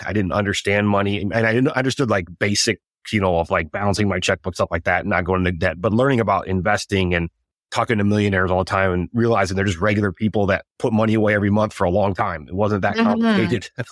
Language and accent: English; South Dakota, United States; now in Dallas, United States; I grew up in South Dakota in the Midwest.